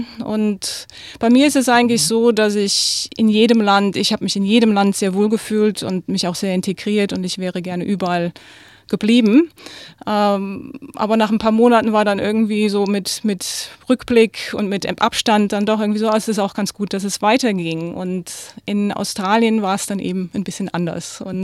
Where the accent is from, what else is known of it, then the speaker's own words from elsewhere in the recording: Wittlich, Rhineland-Palatinate, Germany; also born or lived in Trier; Ich bin in der ältesten Stadt Deutschlands geboren, Trier in der Nähe von Luxemburg, aufgewachsen in Wittlich, zwischen Eifel und Mosel gelegen